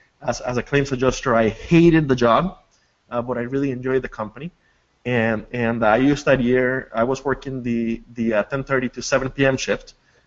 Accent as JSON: {"language": "English", "country": "Costa Rica", "tie": "born or raised there", "moved": "as an adult", "lives_now": "United States", "said": "I was born and raised in Costa Rica, where I lived until I was 19, and then I came to the U.S."}